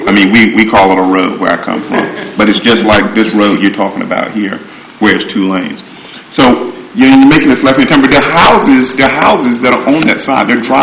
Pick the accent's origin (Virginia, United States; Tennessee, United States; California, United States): Virginia, United States; I'm from Southampton County. I mean, I know what these roads look like.